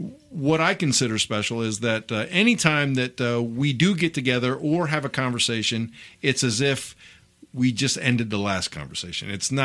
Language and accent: English; Richmond, Virginia, United States; And we grew up together in Richmond, Virginia. We went to high school together.